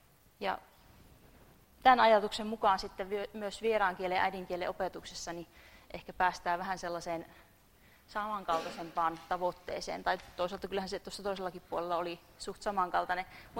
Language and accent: Finnish; Saarijärvi, Central Finland, Finland; Mä oon itse Saarijärveltä kotoisin